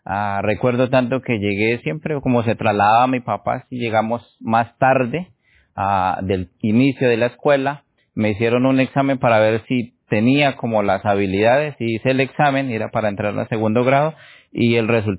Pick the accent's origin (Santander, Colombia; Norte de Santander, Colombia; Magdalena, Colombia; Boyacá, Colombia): Boyacá, Colombia; Tunja; born there; Nací en Tunja. Es un municipio del departamento de Boyacá, en Colombia, para ubicarnos un poquito más o menos 3 horas de Bogotá, la capital de Colombia, tierra muy fría.